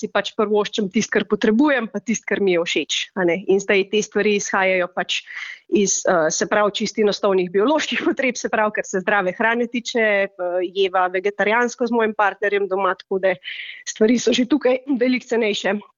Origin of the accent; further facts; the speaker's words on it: Kranj, Upper Carniola, Slovenia; moved away as an adult; now in Finland; Po rodu sem Kranjčanka